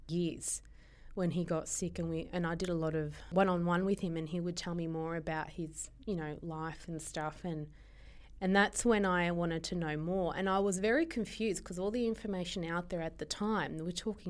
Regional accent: Crete, Greece; I'm from the south. I'm from the islands. I'm from Kipro. I'm from Crete.

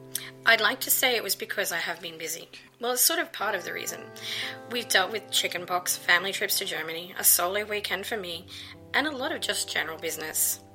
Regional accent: Australia; now in Netherlands; I'm Australian and I live in the Netherlands now for 5 years.

